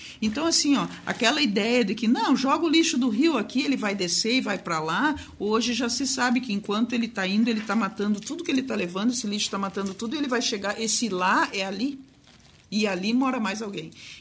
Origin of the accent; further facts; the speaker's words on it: São Borja, Rio Grande do Sul, Brazil; eu sou lá de São Borja e eu represento a Aspam